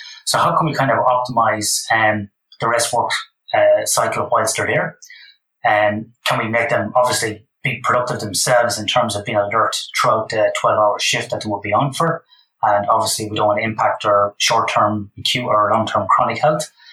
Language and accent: English; Ireland; moved away as an adult; now in Western Australia, Australia; Obviously from my accent, born and raised in Ireland.